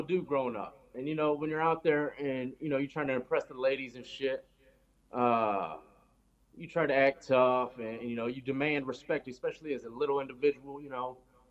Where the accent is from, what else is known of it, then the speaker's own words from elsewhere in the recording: Chesapeake, Virginia, United States; I grew up in a place called Chesapeake in Virginia. In Tidewater area near Norfolk, Virginia Beach, Portsmouth.